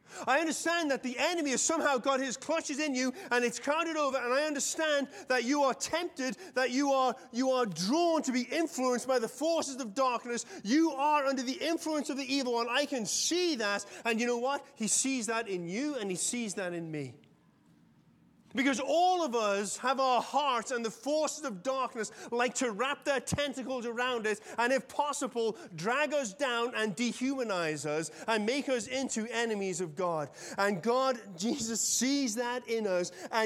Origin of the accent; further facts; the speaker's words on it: England, United Kingdom; I always remember it because I'm English.